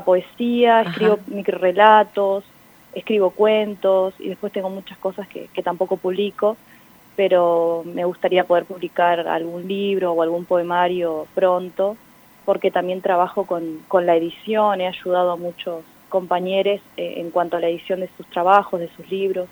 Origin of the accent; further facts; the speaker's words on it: Chos Malal, Neuquén, Argentina; now in Neuquén, Argentina; Bien, mira, yo soy de Chosmalal, estoy viviendo en Neuquén hace ya 8 años. Me vine a estudiar